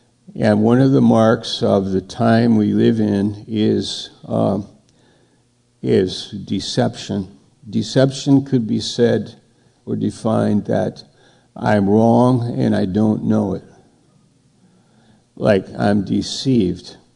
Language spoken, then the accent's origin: English; United States; Well, I'm an American, but I don't do it like